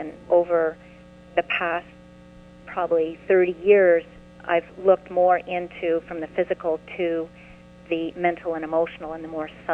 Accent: Montreal, Quebec, Canada; I'm from Montreal

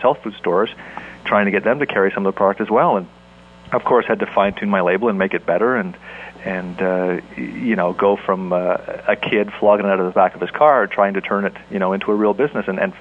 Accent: Canada; being a Canadian athlete. There wasn't a ton of stuff available in Canada

